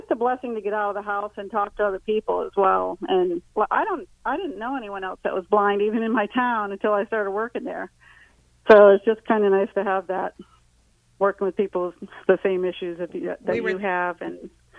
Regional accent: Vermont, United States; I'm originally from Vermont, actually.

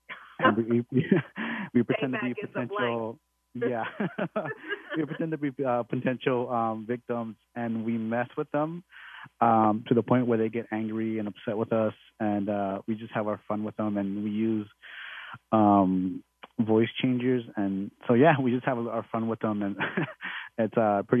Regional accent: San Antonio, Texas, United States; born and raised in San Antonio, Texas. I've always been a Texas boy.

